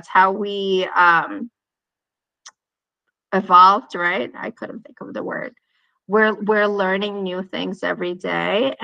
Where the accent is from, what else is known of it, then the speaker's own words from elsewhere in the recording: Ukraine; I'm from Ukraine originally.